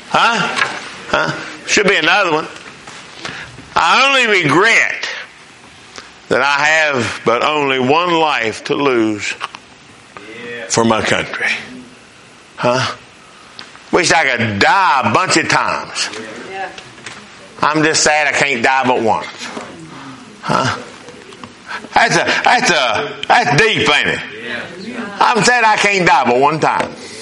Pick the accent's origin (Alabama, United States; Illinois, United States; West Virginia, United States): West Virginia, United States; I'm glad I'm an American. I'm glad I'm a West Virginian, huh? Hillbilly may be okay after all.